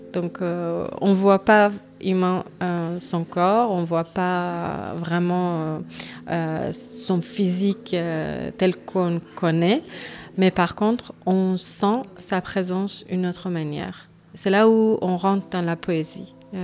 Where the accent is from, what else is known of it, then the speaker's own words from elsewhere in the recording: Iran; French is a second language; je suis une artiste iranienne, puis je viens d'Iran.